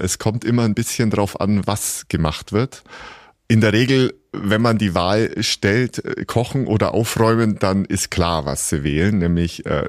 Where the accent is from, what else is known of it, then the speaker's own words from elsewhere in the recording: Bavaria, Germany; Ich komme ja aus dem Allgäu